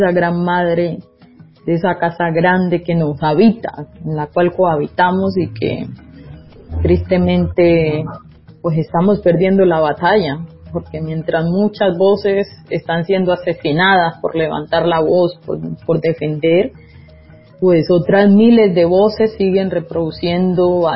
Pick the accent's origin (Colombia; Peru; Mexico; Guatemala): Colombia; esa democracia tiene que permitirnos, como colombianos y colombianas